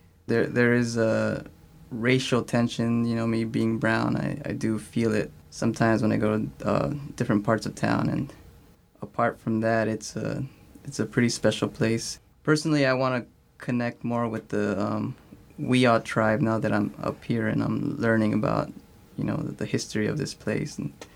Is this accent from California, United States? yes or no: yes; Los Angeles, California, United States; now in Humboldt County, United States; I've been here for about 4 years up in Humboldt County. I'm from Los Angeles.